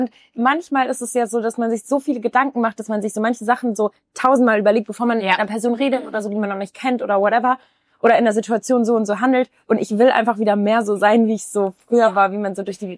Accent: Duisburg, North Rhine-Westphalia, Germany; ich komme ja aus Duisburg

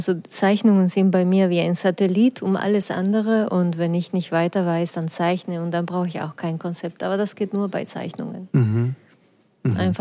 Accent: Canary Islands, Spain; moved away as an adult; now in Germany; weil ich die Segnung in meiner Heimat Gran Canaria so vermisst habe. Ich bin auf den Kanaren geboren worden.

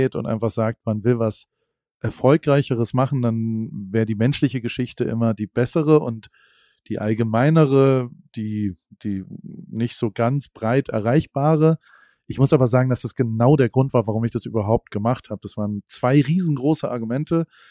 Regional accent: Germany; jemand, der in einer ähnlichen privilegierten Situation wie ich aufgewachsen bin in Deutschland mit einem Abitur

